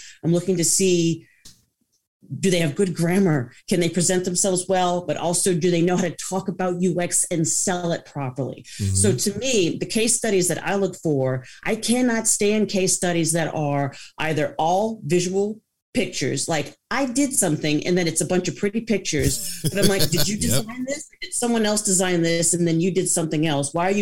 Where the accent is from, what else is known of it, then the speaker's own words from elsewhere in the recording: New Orleans, Louisiana, United States; also born or lived in Jackson; now in Houston, United States; I'm from New Orleans and then I lived in Jackson and now I'm in Houston.